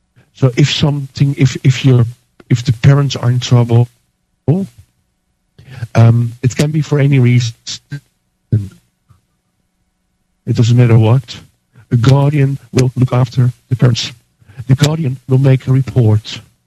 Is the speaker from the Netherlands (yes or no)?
yes; Netherlands; English is a second language; now in Ireland; Well, I'm from Holland, but I'm living in Ireland for the last 12 years.